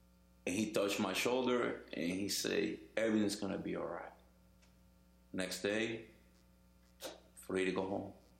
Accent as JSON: {"language": "English", "country": "Cuba", "said": "I'm from Cuba."}